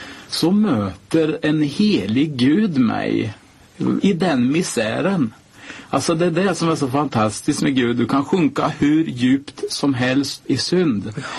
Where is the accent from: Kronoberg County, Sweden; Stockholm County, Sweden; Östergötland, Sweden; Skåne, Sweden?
Östergötland, Sweden; accent: Östgötska; Det går inte att trimma bort Östgötskan.